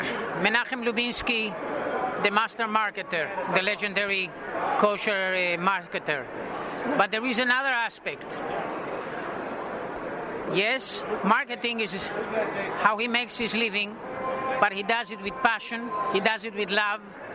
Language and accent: English; Montevideo, Uruguay; I remember growing up in Montevideo, so there were two things that we used to do every week.